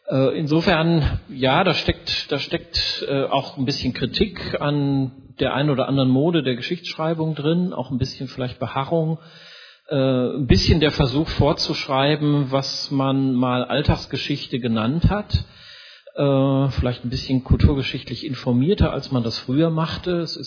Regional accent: North Rhine-Westphalia, Germany; ich komme aus dem Ruhrgebiet, da regt man sich nicht so schnell auf.

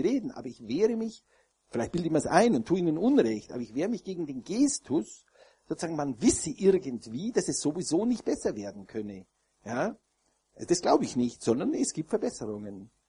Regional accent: Bavaria, Germany; Ja, also ich bin in Bayern aufgewachsen

